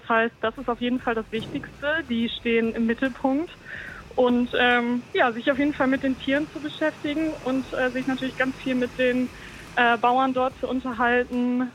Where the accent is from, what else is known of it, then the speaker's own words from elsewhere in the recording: Brilon, North Rhine-Westphalia, Germany; Ich komme tatsächlich nicht aus Rösenbeck, aber ich komme aus Brilon, also quasi dem Ort, zu dem Rösenbeck auch gehört